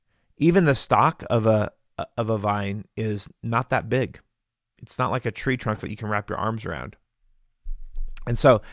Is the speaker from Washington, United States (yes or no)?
yes; Washington, United States; Now, I was raised in the Yakima Valley. We had some vineyards on our farm